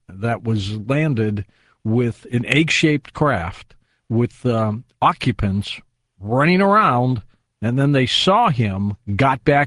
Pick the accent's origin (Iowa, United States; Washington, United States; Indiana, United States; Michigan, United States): Michigan, United States; Detroit; I grew up in Detroit, and we had, Rocky Colavito, Al Kaline